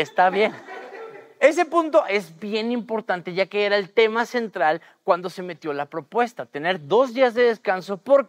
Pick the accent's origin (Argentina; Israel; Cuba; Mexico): Mexico; nadie como los mexicanos. Es un milagro realmente cómo logramos hacer de todo en 24 horas.